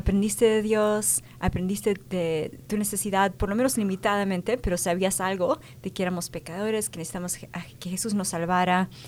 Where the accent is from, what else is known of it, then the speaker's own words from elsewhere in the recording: United States; Yo también crecí aquí en los Estados Unidos, así que a veces nos cuestan unas palabras